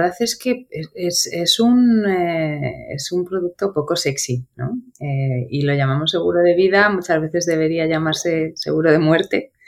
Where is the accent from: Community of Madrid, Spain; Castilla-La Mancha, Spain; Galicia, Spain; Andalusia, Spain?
Community of Madrid, Spain; Madrid; soy de Madrid, gata por los cuatro costados además. Nací aquí, me crié aquí, estudié aquí, si bien es cierto que bueno, literalmente el día que hice mi último examen de la carrera, ese día cogí un avión a las 2 horas. Y me fui a vivir fuera